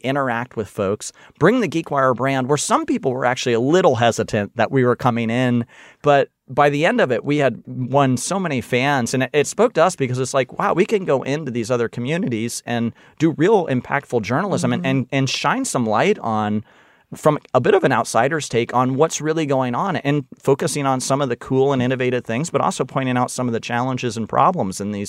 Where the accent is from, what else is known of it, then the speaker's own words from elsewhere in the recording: Ohio, United States; I'm thinking of my hometown and my home state of Ohio.